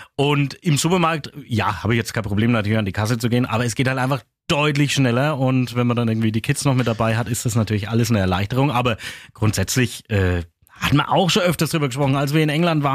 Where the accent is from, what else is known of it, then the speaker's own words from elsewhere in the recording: Küps, Bavaria, Germany; Also wenn ich schon über meine Heimat sprechen muss, dann braucht's natürlich das hier.